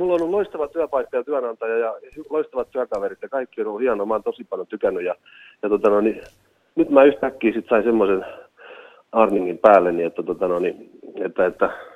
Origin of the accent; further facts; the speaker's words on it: Rauma, Satakunta, Finland; mä olen alun perin kotoisin meren rannalta ja raumalaisia.